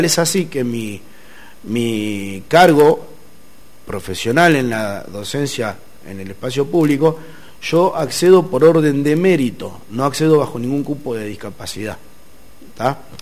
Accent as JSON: {"language": "Spanish", "town": "Laborde", "region": "Córdoba", "country": "Argentina", "tie": "born or raised there", "said": "Y la pobreza es la misma en Santa Rosa que en mi pueblo natal La Borde, que en Santa Eufemia donde yo daba clase"}